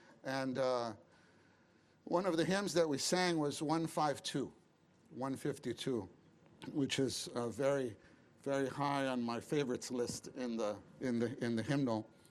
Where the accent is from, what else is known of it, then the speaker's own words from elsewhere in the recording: Brooklyn, New York, United States; And there in Brooklyn. I was born in Brooklyn.